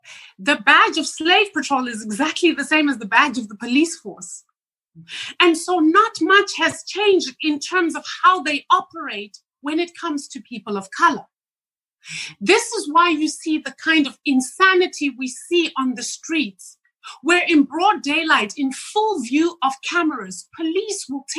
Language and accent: English; Zimbabwe; moved away as an adult; now in United States; I am not African American. I am from Zimbabwe.